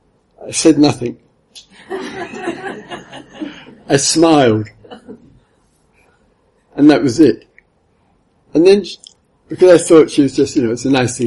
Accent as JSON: {"language": "English", "region": "England", "country": "United Kingdom", "said": "I'm English after all, if you know."}